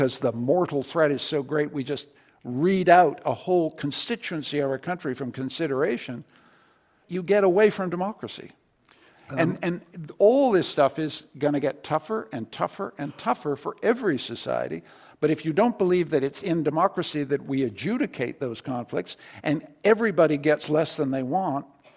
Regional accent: Canada; I say this feelingly as a Canadian, because in Canada

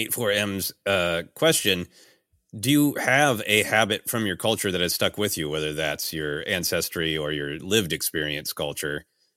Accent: Minnesota, United States; now in Los Angeles, United States; So when I was first here and talking to a lot of people and telling people I was from Minnesota, like, oh, good.

